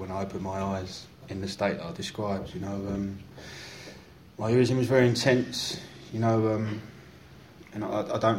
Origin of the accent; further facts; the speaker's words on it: East of England, United Kingdom; I come from Essex, you know, the land of orange people. and we talk funny and, I don't know, it's a weird place